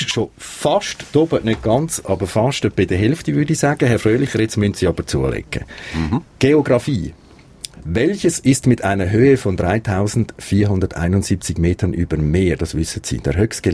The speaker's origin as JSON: {"language": "German", "region": "Valais", "country": "Switzerland", "said": "Als Walliserin weiss ich das."}